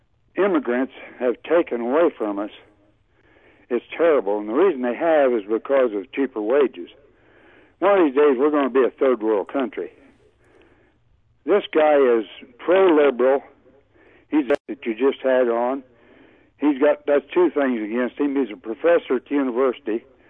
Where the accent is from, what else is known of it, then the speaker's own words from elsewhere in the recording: United States; I'm an American. I'm God-fearing, patriotic American.